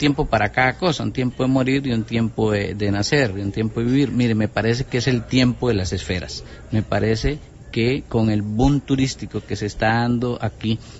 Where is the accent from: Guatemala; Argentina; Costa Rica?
Costa Rica; que se lleven una muy grata impresión de lo que somos los costarricenses